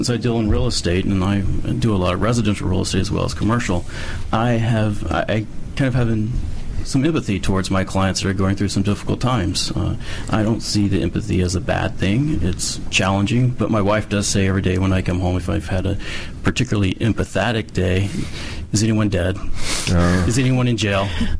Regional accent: Troy, North Carolina, United States; Originally from a small town in North Carolina called Troy.

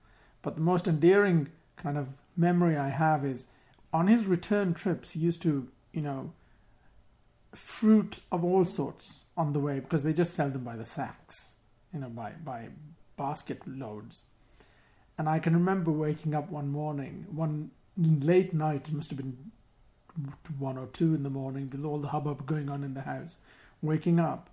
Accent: Kenya; also born or lived in Uganda; now in United Kingdom; I'm from a Sikh background, born and bred in Kenya, moved to Uganda. I'd like to say deported, but exiled, I'd use the term, to England by President Idi Amin in 1972

